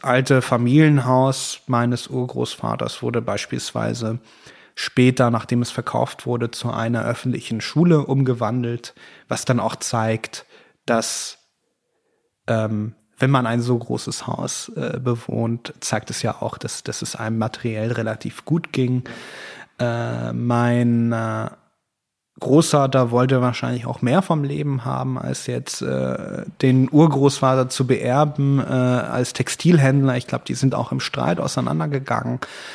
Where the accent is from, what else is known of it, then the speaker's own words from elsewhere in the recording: Düren, North Rhine-Westphalia, Germany; now in Berlin, Germany; Also ich bin in Düren geboren, ja. Das liegt zwischen Köln und Aachen im Rheinland. Da habe ich die ersten 10 Jahre verbracht und als ich zurückgekehrt war, war ich erstmal auch in Düren, genauer gesagt in Echtz.